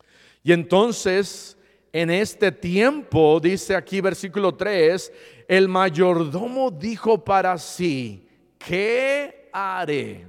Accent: Iguala, Guerrero, Mexico; yo estaba creciendo en Iguala, Guerrero, teníamos una ferretería.

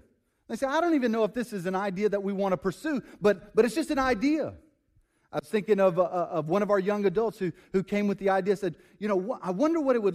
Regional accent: Jamaica; I want to do something for the poor children in my hometown in Jamaica.

